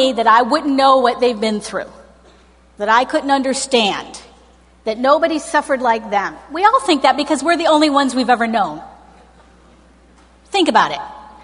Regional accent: Detroit, Michigan, United States; I'm from Detroit. I can be as intellectual as possible.

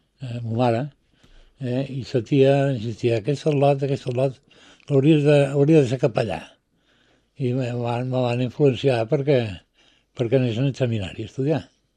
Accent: Balearic Islands, Spain; also born or lived in Madrid; Jo tota la meva vida s'ha desenvolupat aquí i totalment adaptat a la cultura de Balear, no? I menorquina en general, en particular.

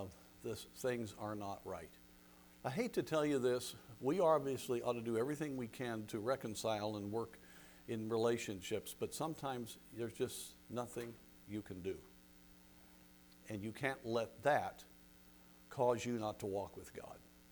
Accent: Colorado, United States; I gave the illustration of growing up in Colorado. I was I spent a lot of time on a ranch. My best friend was rancher's son.

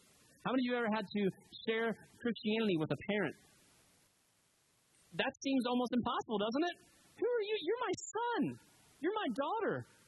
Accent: Coral Springs, Florida, United States; I know when I go back to my hometown, people still look at me like, I remember you. I think my face is still in Walmart somewhere. I'm not allowed in the one in Coral Springs, Florida.

